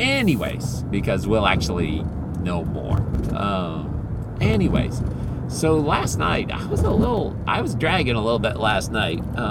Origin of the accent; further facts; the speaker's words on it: Philippines; it happened in the Philippines, and I grew up in the Philippines